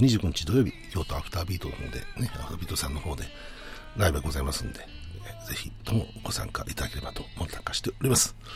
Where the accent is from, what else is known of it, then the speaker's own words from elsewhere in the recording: Nagoya, Aichi, Japan; 地元名古屋ではやるんですけど